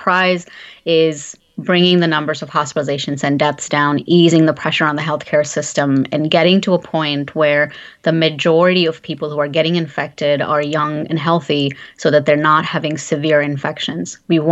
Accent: India; I'm originally from India

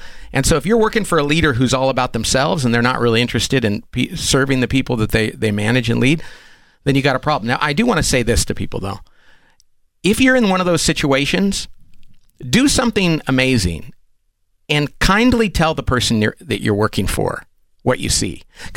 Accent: California, United States; I'm from California, so it's nice to touch a person because we're not allowed to do that anymore.

